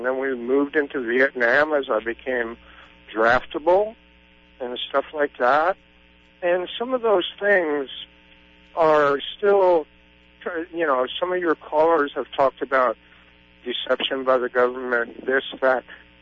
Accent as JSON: {"language": "English", "region": "the South", "country": "United States", "tie": "born or raised there", "said": "when I was in grade school, I had an early one growing up in the South."}